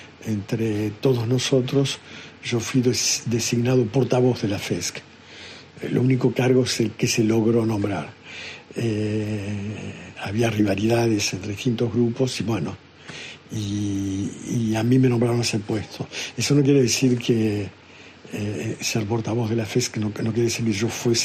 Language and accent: Spanish; Córdoba, Argentina; moved away; soy cordobés y hace a fines de este año, 2025, ahora 50 años que no vivo más en Córdoba. Vivo desde 1976 en el extranjero.